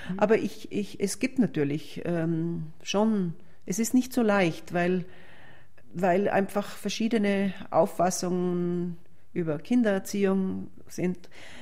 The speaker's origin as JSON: {"language": "German", "region": "Trentino-Alto Adige", "country": "Italy", "also_born_or_lived": "Vienna", "said": "also ich bin Südtirolerin, habe in Wien gelebt."}